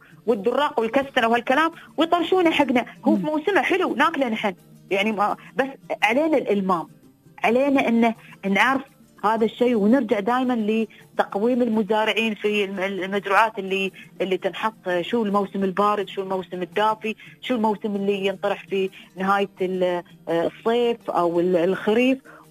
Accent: United Arab Emirates; سوق الكبره هي مشهوره في كل منطقه عندنا في الامارات،

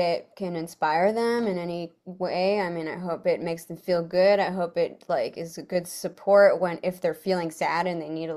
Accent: California, United States; like one of the top like influential bands, like growing up in California, Southern California.

